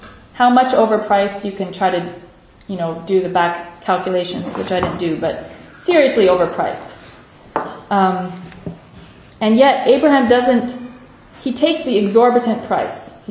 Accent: United States; I'm from America, and so we've just had elections

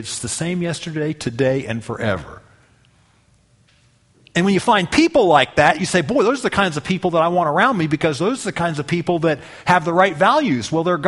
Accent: Charleston, South Carolina, United States; See, because I grew up in Charleston where they had the C-5 Galaxies.

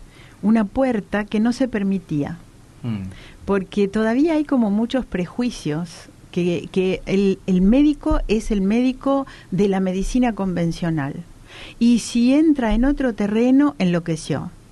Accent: Jujuy, Argentina; born there; now in Salta, Argentina; Yo nací en Jujuy, vivo en Salta hace 30 años

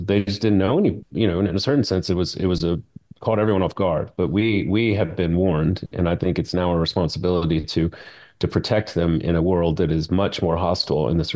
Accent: Baton Rouge, Louisiana, United States; thank goodness, there was some protective guardrails, at least, growing up in Baton Rouge and sort of Baptistic kind of pre-church culture.

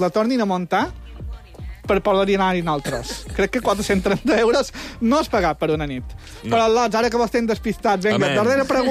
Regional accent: Galicia, Spain; en B alta perquè som gallec

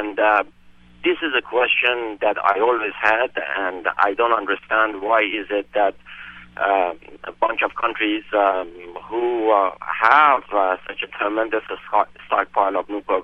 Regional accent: Iran; English is a second language; my country of origin is Iran, and from my accent, you know, it's very similar to your guest host or any other Iranian that is online.

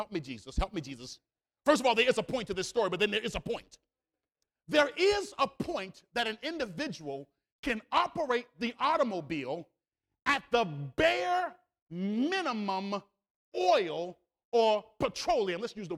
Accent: Washington, District of Columbia, United States; I'm from Washington, D.C. And so when you go to the gas station, they're behind bulletproof windows.

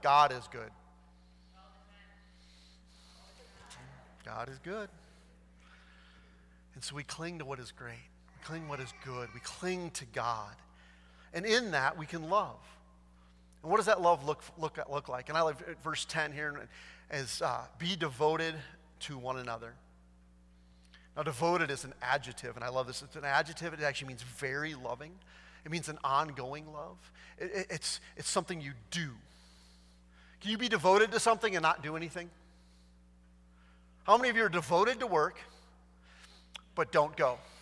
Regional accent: Wisconsin, United States; We grew up in Wisconsin, so we were starting with a disadvantage.

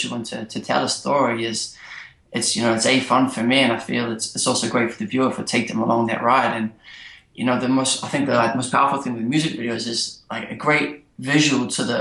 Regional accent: New Zealand; moved away as an adult; now in New York, United States; Well, I'm from New Zealand originally, and so grew up there throughout my younger years, and actually moved to New York in 2009.

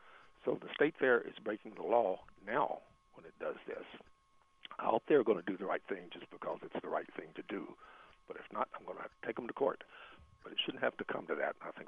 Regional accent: California, United States; And their fair last year, that's my hometown, almost not far from Oakland and Pleasanton, I went to the fair on opening day last year.

